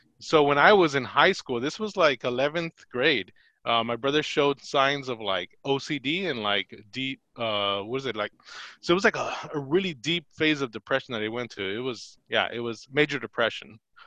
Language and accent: English; Watts, California, United States; Well, I'm a Latino, Spanish speaking. My parents are from Mexico. They were born and raised in Zacatecas. They came here with a visa and then they stayed. They didn't go back.